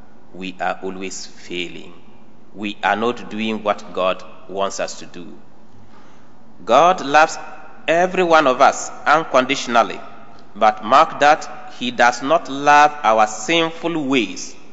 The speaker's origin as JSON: {"language": "English", "country": "Ghana", "said": "because I am a Ghanaian."}